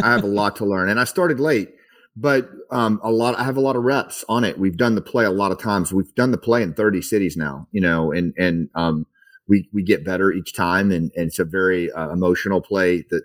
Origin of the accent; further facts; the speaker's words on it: Mount Ida, Arkansas, United States; the little town I grew up in Mount Ida, Arkansas.